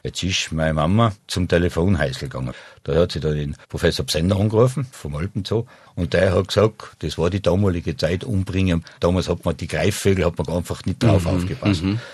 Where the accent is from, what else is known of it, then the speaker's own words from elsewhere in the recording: Tyrol, Austria; bin aber dann wirklich gerne wieder in meine Heimat Tirol zurück.